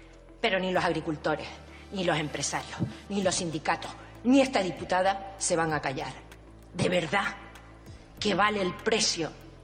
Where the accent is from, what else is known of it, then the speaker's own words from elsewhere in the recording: Canary Islands, Spain; Han vendido a Canarias por una foto. No se merece eso, ni mi tierra, ni desde luego este país.